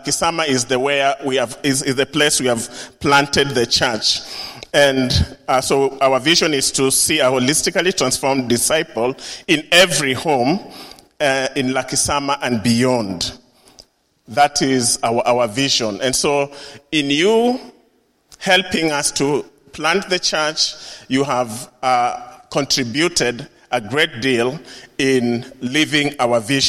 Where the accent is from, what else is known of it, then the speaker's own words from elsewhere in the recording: Kenya; I come from Kenya.